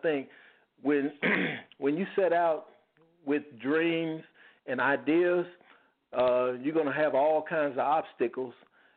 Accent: Chicago, Illinois, United States; when I was growing up in Cabrini, we didn't call the police when we had problems.

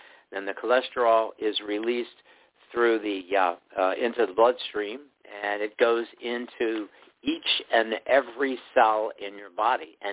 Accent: Greensburg, Pennsylvania, United States; I'm from Greensburg, Pennsylvania.

